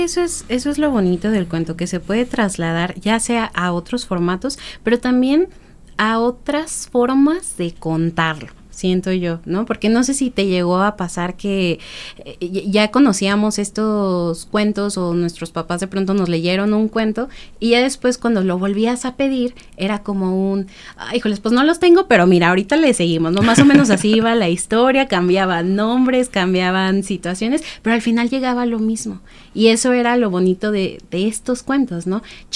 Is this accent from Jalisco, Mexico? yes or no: yes; Guadalajara, Jalisco, Mexico; Yo soy de Guadalajara.